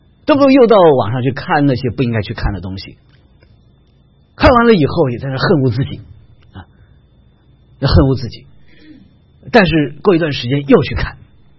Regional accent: China; 这个有点像我们中国人这个老话叫万恶淫为首啊

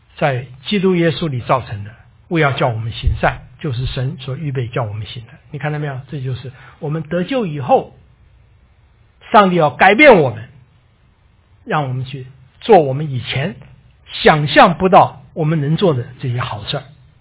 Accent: Hunan, China; 其实我骄傲有原因的，因为我是湖南人

